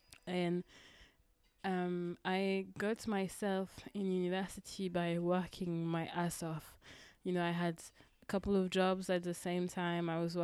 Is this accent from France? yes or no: yes; France; English is a second language; moved away as an adult; now in United Kingdom; Bear in mind that I was raised in France. I lived in France until I was 18. And when I turned 18, after I finished, I guess, the equivalent of high school, lycée in France, so I did my baccalaureate, I decided to come to the UK.